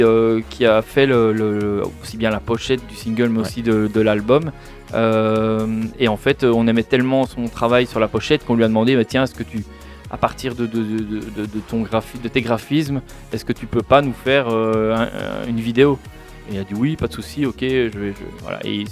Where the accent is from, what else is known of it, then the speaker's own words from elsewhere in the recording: Roux, Wallonia, Belgium; Eh oui, je suis d'ici, de Roux. J'habite plus actuellement, mais je suis de Roux.